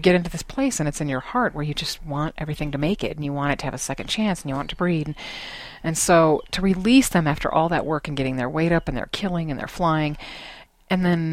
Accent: Arizona, United States; You know, I grew up in Arizona

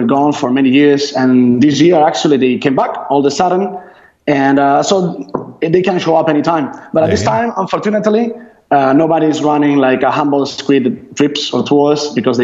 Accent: Spain; now in Loreto, Mexico; Originally, I'm from Spain, although I've been like traveling and working around the world for many years. Eventually, I moved here to Baja.

